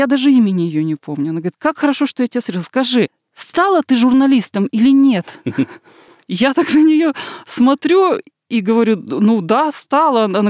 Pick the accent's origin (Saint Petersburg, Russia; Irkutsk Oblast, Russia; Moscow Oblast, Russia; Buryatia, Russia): Irkutsk Oblast, Russia; Irkutsk; now in Moscow, Russia; Я родилась и выросла в Иркутске, и последние вот буквально 10 лет я живу в Москве.